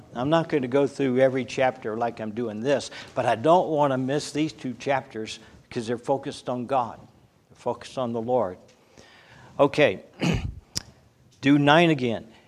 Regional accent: the South, United States; Now I was raised in the South, and down in the area where I was, we got what we call Cajuns.

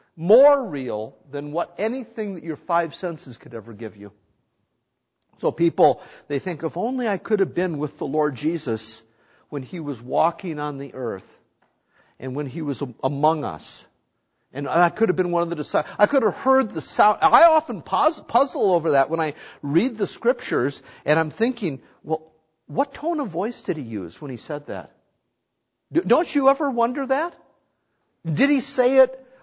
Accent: North Dakota, United States; I was raised in North Dakota. And I got converted when I was 16 years old.

